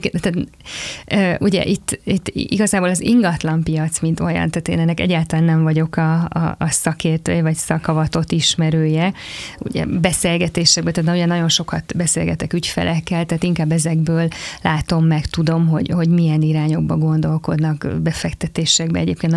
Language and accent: Hungarian; Szombathely, Vas, Hungary; én nagyon szeretem a vidéket, én is szombathelyi vagyok